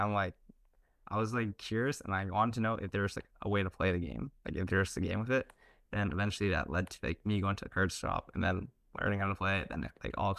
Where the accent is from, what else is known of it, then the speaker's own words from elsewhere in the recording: Ontario, Canada; I'm from Canada, like, around the Toronto area.